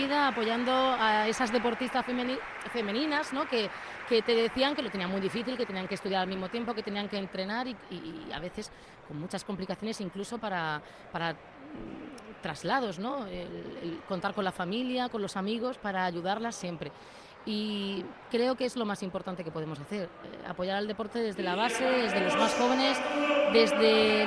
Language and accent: Spanish; Cartagena, Region of Murcia, Spain; Yo tenía muchas ganas por trabajar por mi tierra, directamente en Cartagena